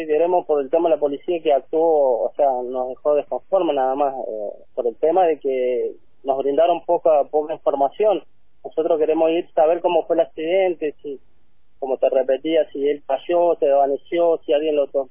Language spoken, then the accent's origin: Spanish; Santiago del Estero, Argentina; born there; now in San Luis, Argentina; nosotros somos nacidos allá en Santiago del Estero